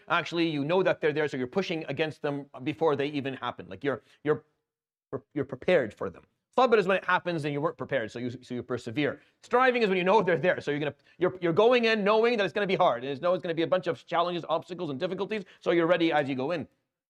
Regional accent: Damascus, Damascus Governorate, Syria; I come from Damascus.

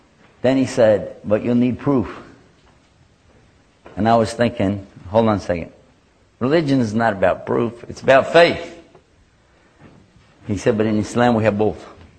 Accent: Texas, United States; accent: Texan; Although I have to simultaneously translate from my native language of Texan.

